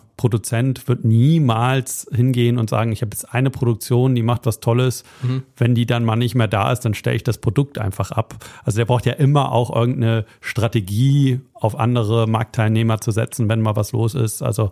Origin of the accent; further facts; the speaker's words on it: Germany; Kate ist Holländerin, Luisa ist Portugiesin, ich bin Deutscher.